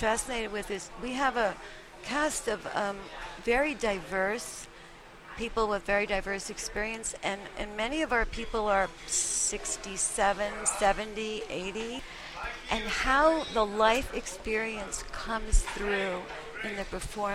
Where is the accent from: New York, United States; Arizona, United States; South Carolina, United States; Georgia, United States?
New York, United States; Brooklyn; growing up in Brooklyn as a Jewish girl and being sent to Hebrew school